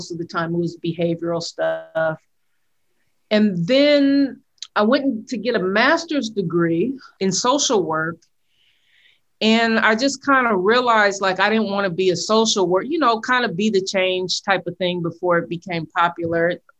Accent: San Francisco, California, United States; I was born and raised in Hunter's Point, saw and experienced a lot of trauma when I was 13 years old.

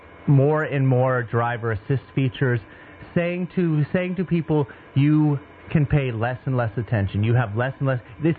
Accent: San Diego, California, United States; Now, I grew up in East County, San Diego in the 70s and 80s.

